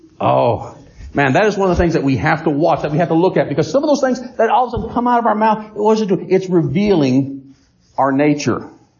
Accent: Virginia, United States; I grew up in Virginia. We fish for trout all the time.

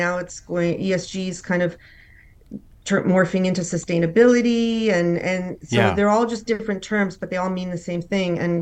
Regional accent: Toronto, Ontario, Canada; Having been, you know, born and bred in Toronto, you don't really notice or know that much about the resources sectors.

